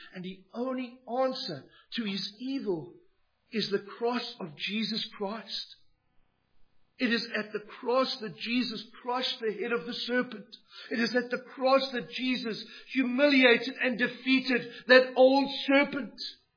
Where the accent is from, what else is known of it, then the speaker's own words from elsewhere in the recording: South Africa; I come from South Africa.